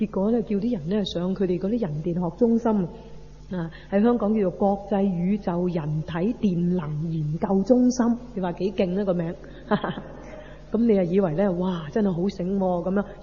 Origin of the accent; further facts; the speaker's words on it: China; 但係同我哋中國人講嗰啲穴位咧係一樣嘅